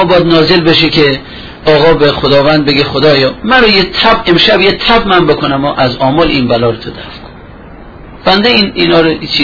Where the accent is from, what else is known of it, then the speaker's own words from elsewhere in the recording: Amol, Mazandaran, Iran; من آمولی هستم، آمول مردم آمول